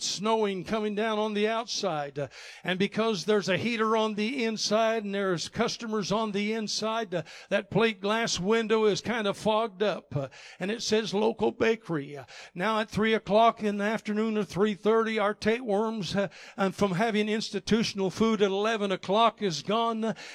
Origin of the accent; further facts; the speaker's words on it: Canada; now in United States; We moved down from Canada, and if I seem a little different, that's because I wasn't born here.